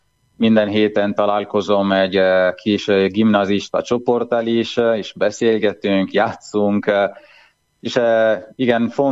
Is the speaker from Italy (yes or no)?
yes; Friuli-Venezia Giulia, Italy; Hungarian is a second language; now in Hungary; Friuli tartományban, ahonnan én származom, és ahol a szüleim laknak, amely észak-kelet Olaszországban van, a szlovéniai határhoz közel